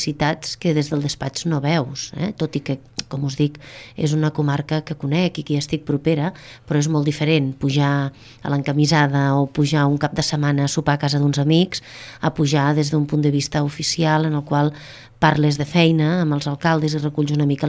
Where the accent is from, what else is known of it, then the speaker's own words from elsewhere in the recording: Catalonia, Spain; la comarca del Priorat ha sigut una comarca que sempre la gent que som del Priorat hem reivindicat